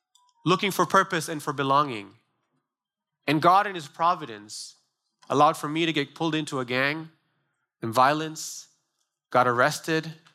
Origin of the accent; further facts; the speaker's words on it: Sri Lanka; We're born on the same island, this tiny island of 19, 20 million people